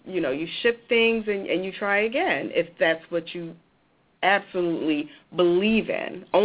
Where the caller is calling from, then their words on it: Ambler, Pennsylvania, United States; I'm calling from Ambler, Pennsylvania.